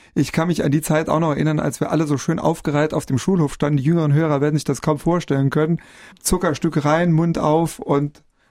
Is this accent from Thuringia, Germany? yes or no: no; Nalbach, Saarland, Germany; am Littermannkreuz in Nalbach, da wo ich herkomme